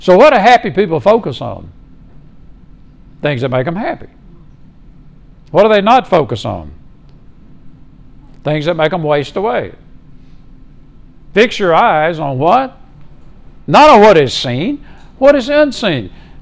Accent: Meridian, Mississippi, United States; I grew up in Meridian, Mississippi. That's where I was born.

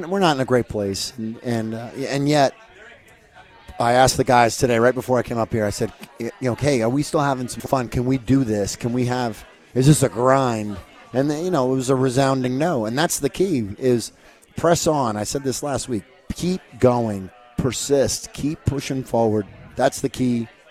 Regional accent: Indiana, United States; I'm from Indiana, so like

